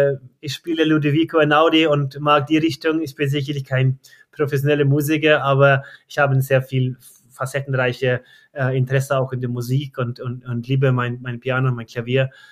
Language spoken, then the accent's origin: German; Røros, Trøndelag, Norway; German is a second language; moved away; ich bin da war in Trondheim geboren, aber ab 12 wohnte ich in Røros. Das ist eine kleine Weltkulturerbe mit 3.500 Einwohnern.